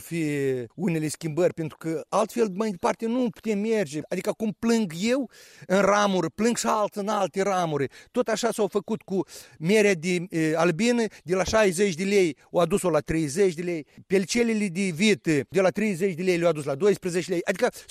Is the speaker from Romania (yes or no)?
no; Moldova; Adică sunt niște lucruri dureroasă pentru noi ca moldoveni